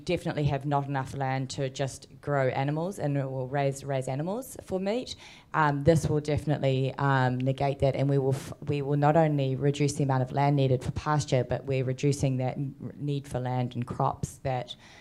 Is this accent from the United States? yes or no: no; New Zealand; And I'm a Kiwi, you know?